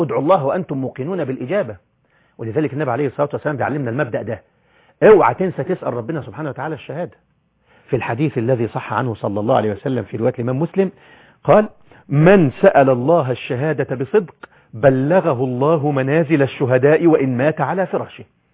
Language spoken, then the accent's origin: Arabic; Egypt; احنا عندنا في مصر بنقول كده